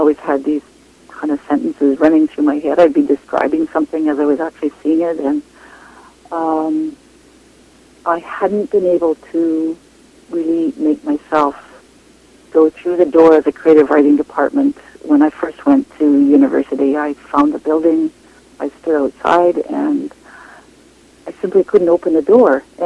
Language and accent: English; British Columbia, Canada; She was quite a bit older than I was in the little town I grew up in the West Kootenays.